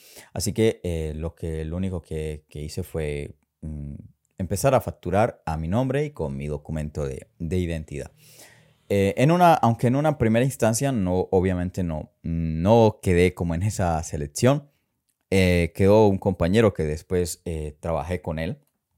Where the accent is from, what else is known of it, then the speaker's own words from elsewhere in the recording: San Cristóbal, Táchira, Venezuela; Yo vengo de San Cristóbal.